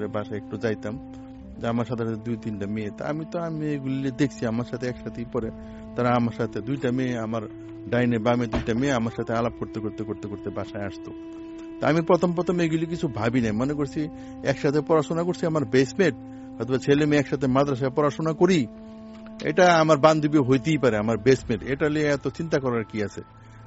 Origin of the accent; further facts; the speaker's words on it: Monohardi, Dhaka Division, Bangladesh; আমাদের দেশে বেরিয়ে বলিনি নরসিংদী মনোহরদি, তো এটা আমাদের গ্রামে বেরিয়ে মনোহরদির একটা ঘটনা